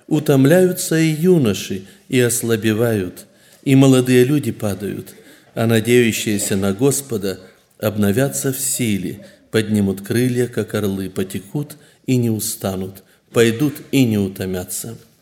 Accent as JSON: {"language": "Russian", "country": "Kazakhstan", "said": "я из Казахстана."}